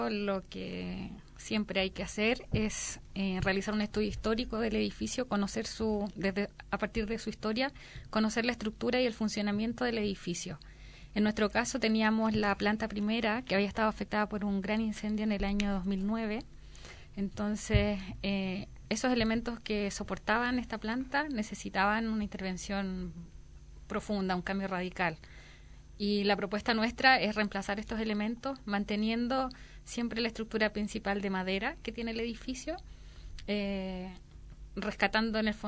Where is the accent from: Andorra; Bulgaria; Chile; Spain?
Chile; Catalan is a second language; perdoneu que no parli bé el català, però soc de Xile.